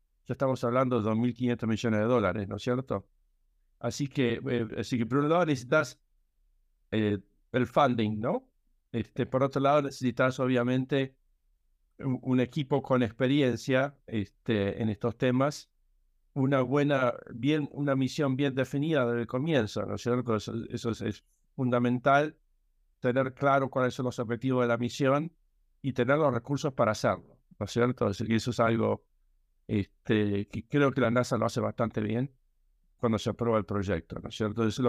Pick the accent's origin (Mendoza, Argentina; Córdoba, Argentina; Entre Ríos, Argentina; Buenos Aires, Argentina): Buenos Aires, Argentina; also born or lived in Villa Regina; Nací en Argentina. En realidad nací en Villa Regina, en Río Negro, en la chacra de que tenían mis padres ahí. Crecí en Buenos Aires, así que me considero porteño.